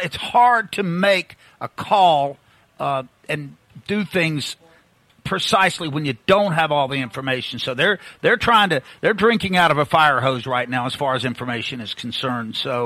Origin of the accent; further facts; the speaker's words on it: Southern United States, United States; you know, I'm a Southerner all the way, but coming up here and spending time in New England, it's a real treat.